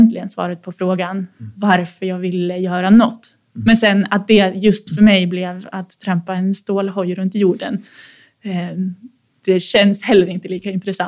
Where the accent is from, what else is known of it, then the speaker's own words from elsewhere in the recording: Sundsvall, Västernorrland County, Sweden; en helt vanlig tjej från en helt vanlig stad någonstans i Mellansverige. Mm. Jag växte upp i Sundsvall på en gata i ett hus med två brorsor.